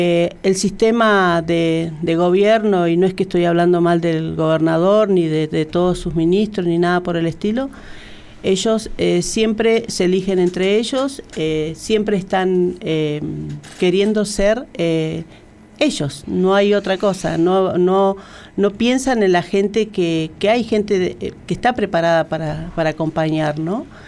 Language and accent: Spanish; Zapala, Neuquén, Argentina; yo soy nacida y criada en Zapala, más de 26 años militando.